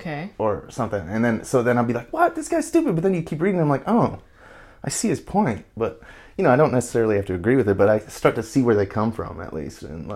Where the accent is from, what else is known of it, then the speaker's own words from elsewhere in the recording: Madison, Wisconsin, United States; Because I grew up in Madison, and I've just been around, like, liberal-thinking people my whole life.